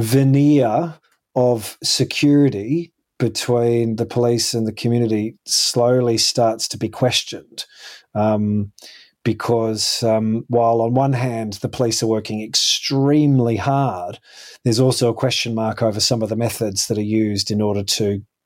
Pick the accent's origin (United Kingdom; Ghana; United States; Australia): Australia; Perth, Western Australia; even I remember growing up in Perth